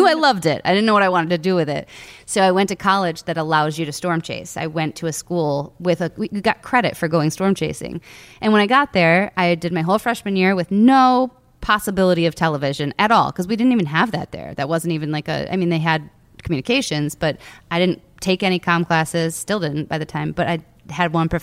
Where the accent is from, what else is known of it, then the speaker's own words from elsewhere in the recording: Lake Michigan, United States; So I grew up on Lake Michigan and I watched thunderstorms come across the lake one summer.